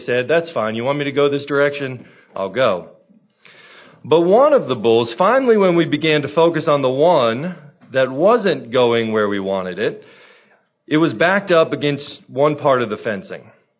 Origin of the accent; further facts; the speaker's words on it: Port St. Lucie, Florida, United States; I grew up in Florida in a town called Port St. Lucie, or as my father affectionately referred to it, Port St. Lousy. But it was a great place to grow up.